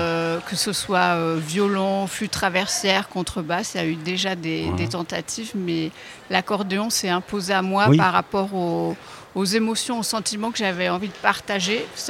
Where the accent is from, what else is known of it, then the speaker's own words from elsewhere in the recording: Saint-Jean-de-Luz, Nouvelle-Aquitaine, France; Au Pays Basque, je suis de Saint-Jean-de-Luz.